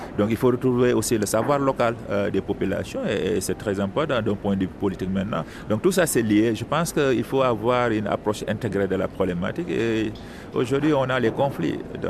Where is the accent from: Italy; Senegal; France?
Senegal; je suis sénégalais, et on se disait en 2035, qu'est-ce que sera le territoire sénégalais?